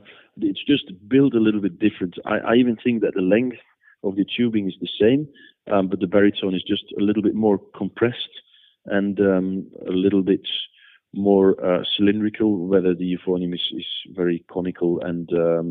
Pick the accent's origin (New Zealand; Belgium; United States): Belgium; Flanders; first language Dutch; English is a second language; So my native language is Dutch, because I'm from the Flanders part of Belgium, where we speak Dutch or Flemish, which is an accent of Dutch.